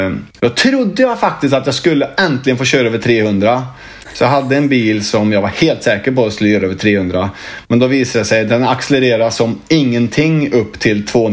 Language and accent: Swedish; Arvika, Värmland, Sweden; also born or lived in Karlstad; Ja, det är väl Karlstad jag är väl född i, men jag är liksom uppvuxen och bor i Arvika.